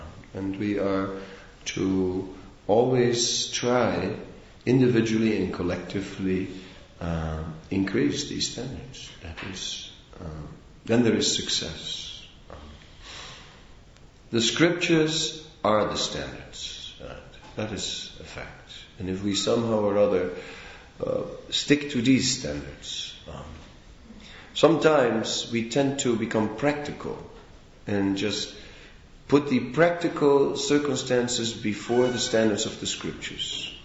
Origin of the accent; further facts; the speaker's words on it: Antwerp, Flanders, Belgium; Well, I do. I grew up in Antwerp.